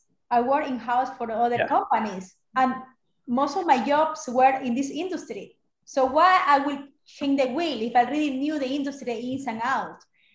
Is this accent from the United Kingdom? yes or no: no; Ecuador; moved away as an adult; also born or lived in Miami; now in New York, United States; Well, I'm from Ecuador, but I am in the US for about 20 years. I came to study here my career.